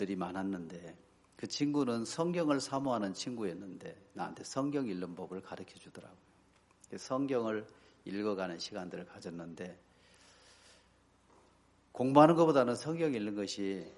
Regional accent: Chungcheong, South Korea; 그것을 받아가지고 안 가면 제가 충청도 사람인데 예의에 안 맞는 것 같아가지고 한번 따라갔는데

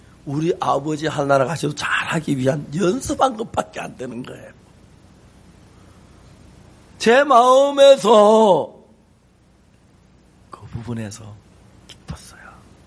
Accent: Gyeongsang, South Korea; 우리는 경상도 사람 서울 말하고 이북 말 구분 못해요.

